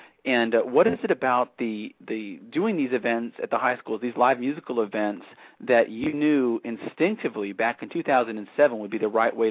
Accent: San Antonio, Texas, United States; My hometown.

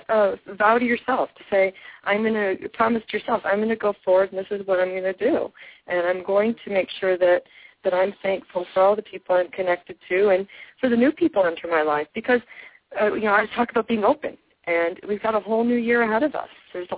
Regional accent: Naperville, Illinois, United States; now in Albuquerque, United States; as you know, I left Naperville in March, and I love Naperville. It's my hometown, but I'm so glad to be back in Albuquerque.

